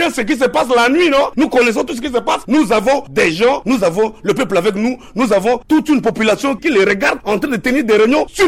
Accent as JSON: {"language": "French", "country": "Central African Republic", "said": "Je suis centrafricain. Je suis enseignant chercheur à l'université de Bangui."}